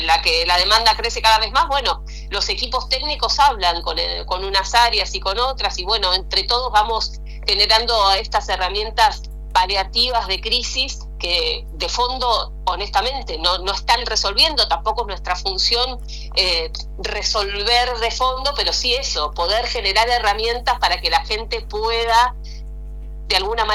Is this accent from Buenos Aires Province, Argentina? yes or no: no; Río Grande, Tierra del Fuego, Argentina; Viví toda mi vida, digo, aparte de nacer, viví toda mi vida en Tierra del Fuego, en Río Grande